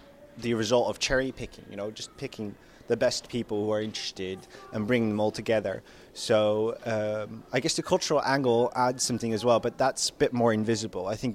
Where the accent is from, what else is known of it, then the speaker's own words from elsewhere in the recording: Netherlands; English is a second language; now in London, United Kingdom; I'm from Holland, although I've been living in London for the past 3 years after doing my course in film and interactive art.